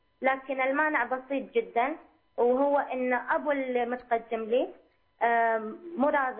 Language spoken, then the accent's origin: Arabic; Syria; احنا من مدينه وهم من مدينه ثانيه، علما ان احنا كلنا سوريين وعرب ومسلمين وعاداتنا وتقاليدنا نفس الشيء